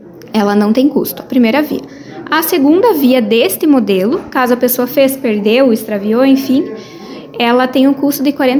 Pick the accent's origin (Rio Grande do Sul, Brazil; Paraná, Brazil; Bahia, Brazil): Rio Grande do Sul, Brazil; Eu, por exemplo, sou gaúcha, tenho uma identidade no Rio Grande do Sul e tenho uma identidade aqui